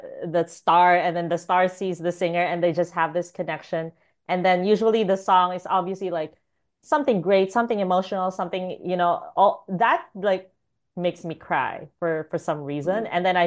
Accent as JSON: {"language": "English", "country": "Philippines", "said": "I like doing karaoke because I'm Filipino"}